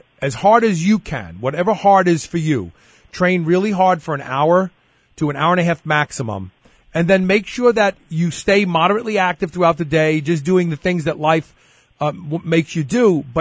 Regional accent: United States; So I'm an American, Alex, which you know what that means, right?

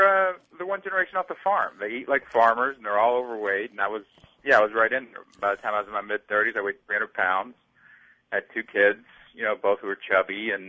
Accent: Louisville, Kentucky, United States; Yeah, I'm from the south end of Louisville. I'm from Redneckville.

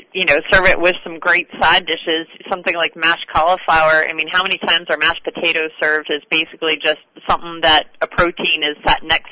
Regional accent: Pennsylvania, United States; Yeah, I'm a Northeast girl myself. I grew up outside Philadelphia.

